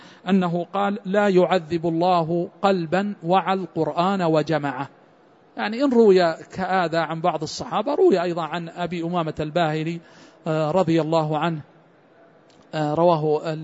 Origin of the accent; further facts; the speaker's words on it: Saudi Arabia; التي تقام سواء هنا عندنا في المملكة العربية السعودية